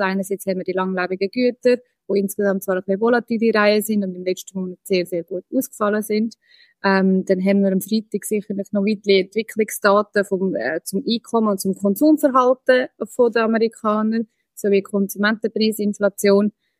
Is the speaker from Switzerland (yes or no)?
yes; Switzerland; wir als Schweizer